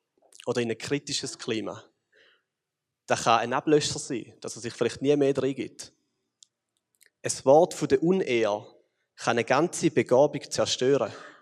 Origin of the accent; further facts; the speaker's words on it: Switzerland; wir als Schweizer prägen so etwas wie eine Schweizer Kultur.